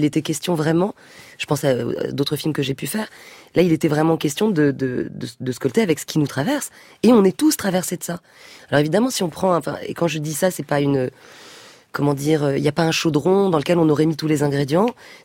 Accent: France; born there; Je suis une Française de la. Je suis la première génération de ma famille à naître en France, c'est ma sœur et moi. Donc j'ai une mère qui était née au Maroc, d'origine berbère

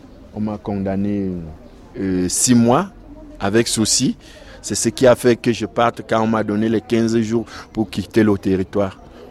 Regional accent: Cameroon; moved away; Je viens du Cameroun.

